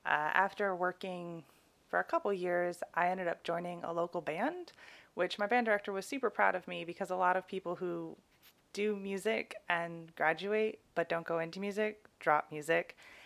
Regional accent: Connecticut, United States; I grew up in Connecticut, which is in the northeast of the United States.

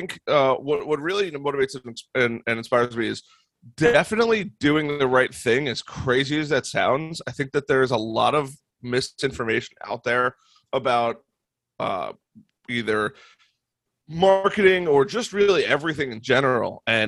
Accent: Long Island, New York, United States; moved away as an adult; now in North Carolina, United States; so I'm originally from Long Island. About a year ago now, we moved to North Carolina

